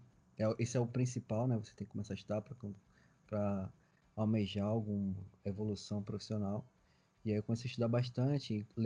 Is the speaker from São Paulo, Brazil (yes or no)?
no; Manaus, Amazonas, Brazil; Então, Eloy, eu sou do Amazonas, né? Sou de Manaus, Amazonas, na região norte do Brasil.